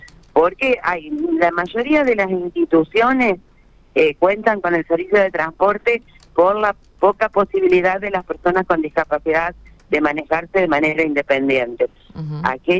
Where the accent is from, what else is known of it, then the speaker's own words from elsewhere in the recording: Santa Fe, Argentina; explicándole como ciudadanos santafesinos lo dificultoso de esta situación